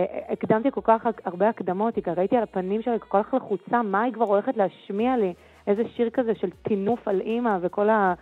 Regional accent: Ashdod, Southern District, Israel; גדלתי באשדוד, למדתי באולפנה

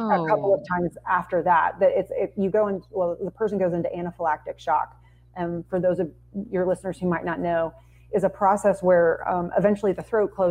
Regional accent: Georgia, United States; And I'm from Gwinnett County, which has a very large school.

